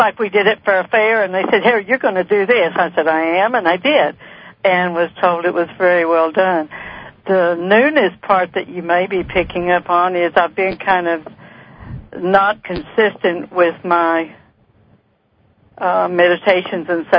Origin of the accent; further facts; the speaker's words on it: Utah, United States; born there; now in Arkansas, United States; And I was born in Utah.